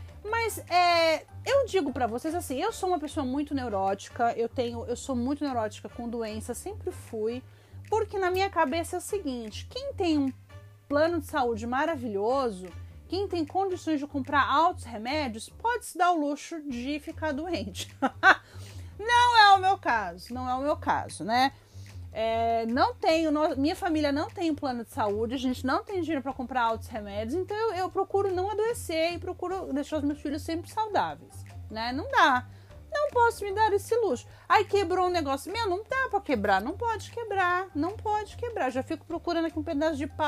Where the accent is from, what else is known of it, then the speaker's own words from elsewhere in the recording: São Paulo, Brazil; pelo menos na minha cidade, que eu sou de São Paulo.